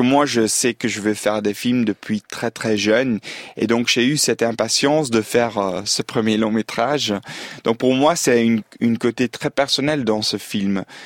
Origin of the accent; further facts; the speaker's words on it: Belgium; Mais je suis belge